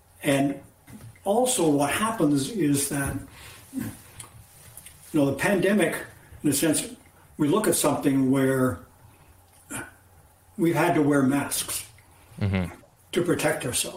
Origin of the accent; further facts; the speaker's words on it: Timmins, Ontario, Canada; I grew up in Timmins, which northern part of Ontario.